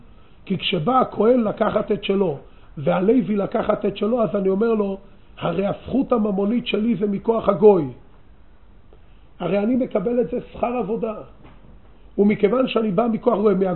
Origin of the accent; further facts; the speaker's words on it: Jerusalem, Jerusalem District, Israel; אנחנו ירושלמים.